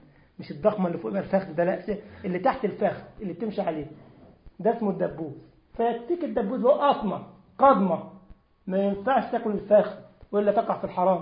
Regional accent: Egypt; احنا عندنا في مصر بنقول على الدجاج على الفرخ على الدجاج فرخه، هم عندهم في الجزائر ليها معنى تاني. فعشان برضو احنا عندنا يا جماعه في مصر فرخ يعني دجاج

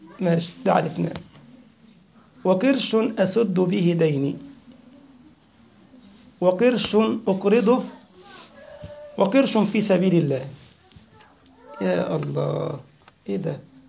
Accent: Egypt; طبعا كان قديما عندنا في مصر هي من المملكة القرش

